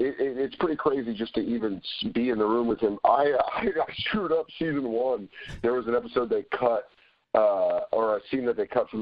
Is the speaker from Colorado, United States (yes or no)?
yes; Aurora, Colorado, United States; I grew up in Aurora, Colorado.